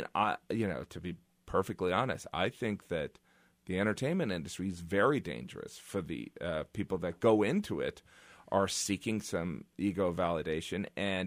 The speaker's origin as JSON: {"language": "English", "region": "Midwest", "country": "United States", "said": "Yeah, I mean, I'm from the Midwest, but I started in New York, and I had I'm a slow talking, white bread looking Midwesterner."}